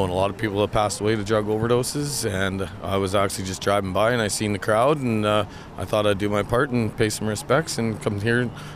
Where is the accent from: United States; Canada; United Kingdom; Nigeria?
Canada; I'm a Canadian citizen